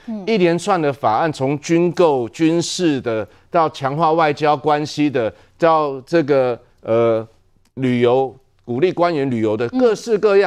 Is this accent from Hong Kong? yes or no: no; Taiwan; 我们台湾人没票